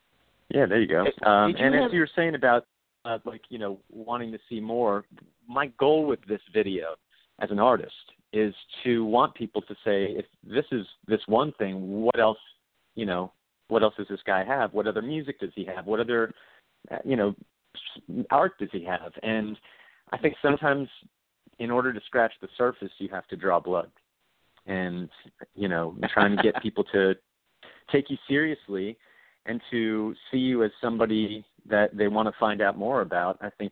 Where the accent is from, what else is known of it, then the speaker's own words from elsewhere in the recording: Florida, United States; Yeah, South Florida. I was down in Miami, Fort Lauderdale.